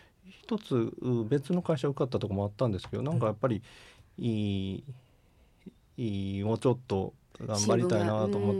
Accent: Himeji, Hyogo, Japan; 僕ね、姫路市です。姫路の鹿間。

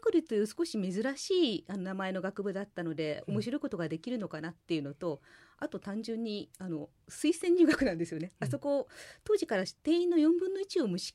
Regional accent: Uji, Kyoto, Japan; 生まれ育ちは、はい、京都でも宇治の方に一番長くおりました。

